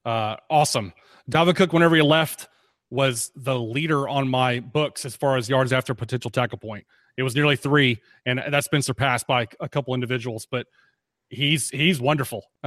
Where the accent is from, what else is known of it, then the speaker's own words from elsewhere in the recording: Texas, United States; I'm from North Texas, and Malcolm Brown was a big deal in high school